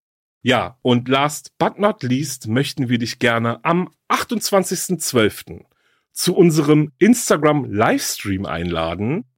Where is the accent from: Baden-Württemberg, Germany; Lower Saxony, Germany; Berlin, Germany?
Berlin, Germany; weil Berlin ist ja meine Heimatstadt